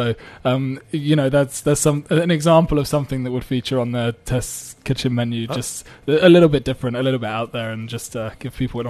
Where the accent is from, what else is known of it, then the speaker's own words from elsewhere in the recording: England, United Kingdom; I'm English, actually, so I don't know if I'm saying that right.